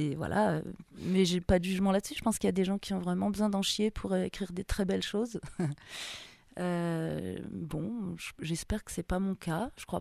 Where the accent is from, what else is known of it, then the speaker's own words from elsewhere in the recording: Mollans-sur-Ouvèze, Auvergne-Rhône-Alpes, France; Sud de la Drôme, Molans-sur-Ouvèze, à côté de Buis-les-Baronnies.